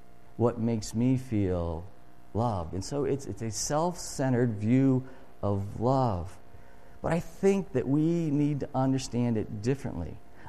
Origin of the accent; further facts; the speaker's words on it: Illinois, United States; And I grew up in Illinois, and Illinois is flat.